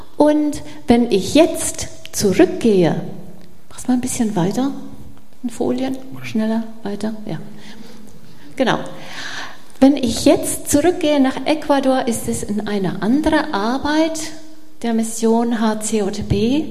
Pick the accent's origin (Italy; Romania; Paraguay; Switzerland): Paraguay; Ich bin aus Paraguay und meine Eltern waren Flüchtlinge vor 80 Jahren, verließen sie die Sowjetunion, siedelten in der Wildnis aus Paraguay. Da bin ich dann geboren, inmitten von einer großen Familie.